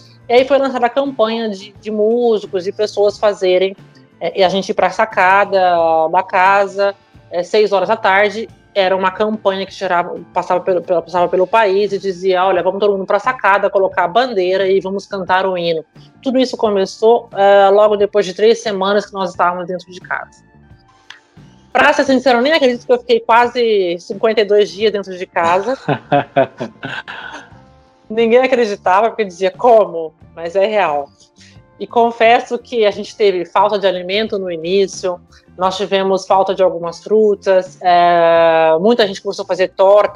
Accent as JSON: {"language": "Portuguese", "country": "Brazil", "lives_now": "Italy", "said": "Eu preservo minha cultura como brasileira, mas eu estou aberta para aprender uma nova cultura"}